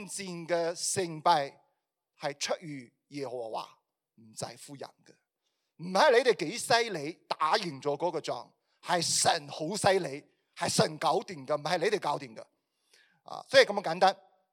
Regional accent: China; 如果咁打嗰种战争咧，我哋中国人咧好自然去谂起咩兵法

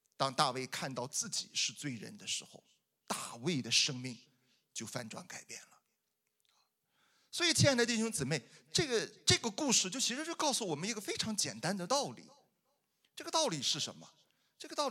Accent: Shandong, China; 我也不知道为什么他拿我们山东人说事儿

